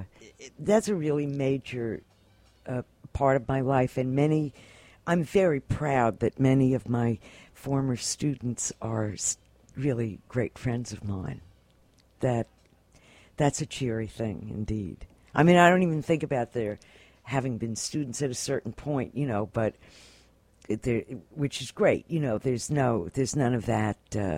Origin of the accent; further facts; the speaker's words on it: New York, United States; I mean, this is the way I grew up, and that's the way I always lived. And that's, you know, for me, I mean, I'm a New Yorker.